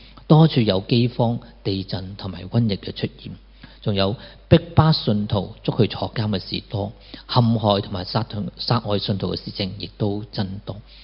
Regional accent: China; 我哋中国人或者俗语会咁讲

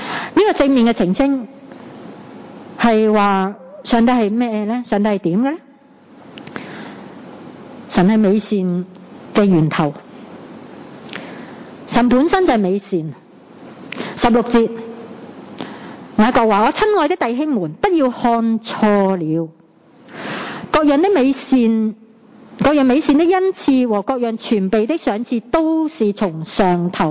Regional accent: Hong Kong

